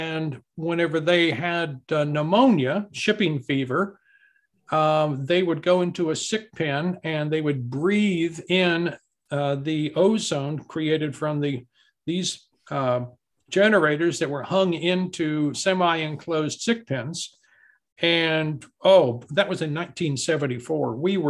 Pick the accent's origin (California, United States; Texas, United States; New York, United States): Texas, United States; Amarillo; to think about even that type of artistic work takes me all the way back to when I was growing up in Amarillo, Texas.